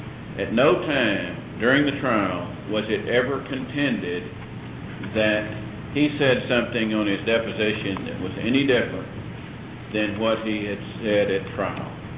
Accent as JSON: {"language": "English", "town": "Houston", "region": "Texas", "country": "United States", "said": "Your Honors … from Houston"}